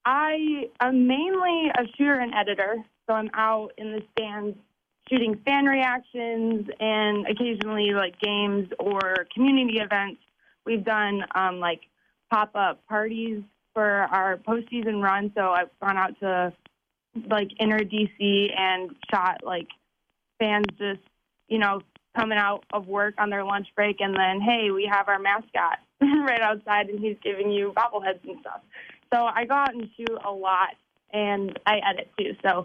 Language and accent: English; Metro Detroit, Michigan, United States; I'm from Michigan. I'm from Metro Detroit. So Florida was a little too hot for me.